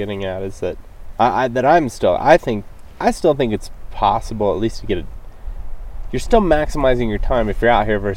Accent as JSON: {"language": "English", "region": "Ohio", "country": "United States", "tie": "born or raised there", "said": "as a kid growing up in Ohio, you hear about elk hunting."}